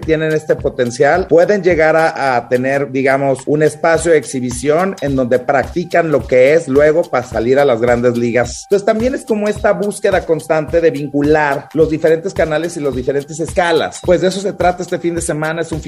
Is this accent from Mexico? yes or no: yes; Guadalajara, Jalisco, Mexico; tenemos que sentirnos muy orgullosos de la creatividad que tenemos que ofrecer como tapatíos